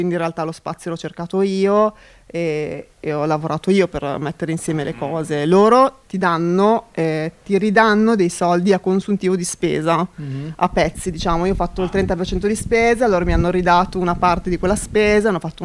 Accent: Milan, Lombardy, Italy; Io sono di Giambellino

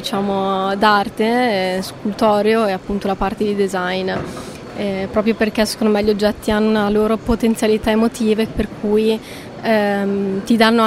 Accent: Modena, Emilia-Romagna, Italy; Io sono di Modena, Emilia Romagna.

